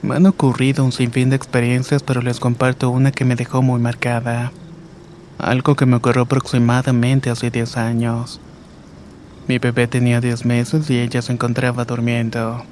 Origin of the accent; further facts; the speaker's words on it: El Salvador; now in Los Angeles, United States; Vivo en la ciudad de Los Ángeles, California desde hace 18 años, pero soy originario de El Salvador.